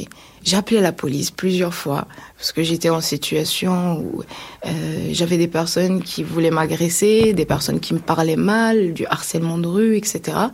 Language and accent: French; Algeria; now in France; Je suis algérienne. Je suis arrivée en France en 2016 avec en tête le rêve américain en France.